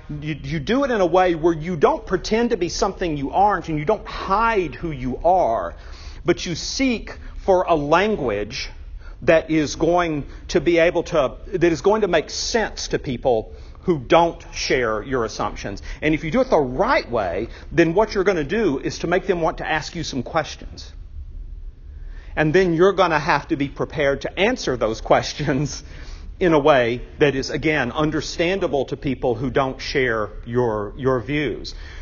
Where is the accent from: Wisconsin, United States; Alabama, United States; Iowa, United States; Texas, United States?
Alabama, United States; accent: Southern; now in Illinois, United States; because I'm from Alabama. When I moved to Illinois, one of the things I realized pretty quickly, though not consciously and intentionally, but I realized that my Southern accent got a lot more attention than I wanted it to get.